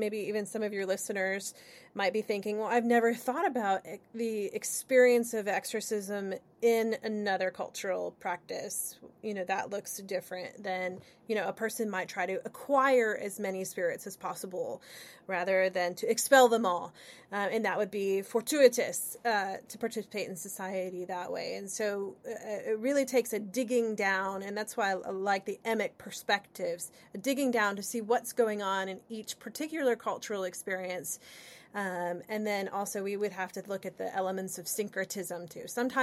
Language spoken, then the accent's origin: English; Ohio, United States; I am a Westerner, right? I grew up in Northwest Ohio. I have a very rural background.